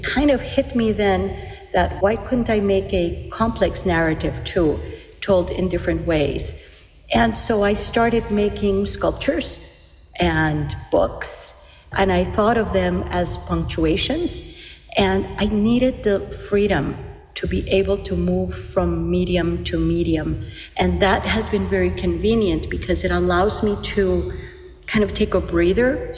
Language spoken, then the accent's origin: English; Bogota, Bogotá Capital District, Colombia; now in United States; And I grew up in Colombia, in Bogota, and university there just, it's different from the U.S.